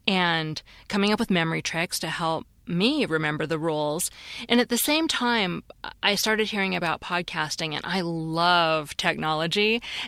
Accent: Seattle, Washington, United States; when I was growing up in Seattle, my mom would say, oh, let's just do a quick and dirty job on these dishes

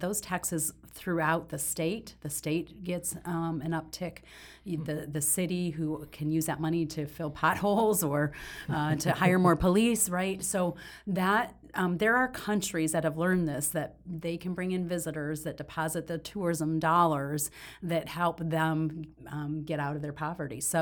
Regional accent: Detroit, Michigan, United States; Scotty Bowman, in fact, gave me a shirt when I left Detroit.

